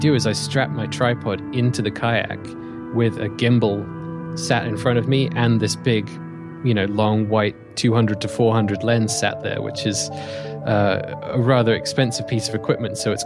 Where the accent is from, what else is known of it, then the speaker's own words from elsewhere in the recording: England, United Kingdom; moved away as an adult; now in Canada; I'm originally from England, grew up there and did all my education over there. And shortly after I'd finished that, I moved out to Canada. So I have this bit of a mix of an accent going on now that a lot of people find hard to place.